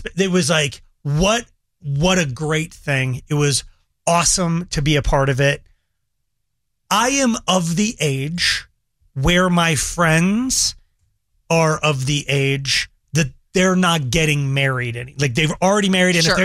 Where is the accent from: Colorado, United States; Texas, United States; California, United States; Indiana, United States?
Colorado, United States; Longmont; no, I grew up in Longmont. I don't live in Longmont. So I live close to Longmont.